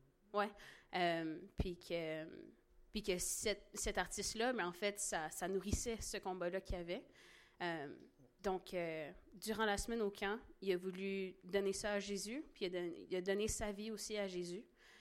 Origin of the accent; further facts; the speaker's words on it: Haiti; Puis moi je suis haïtienne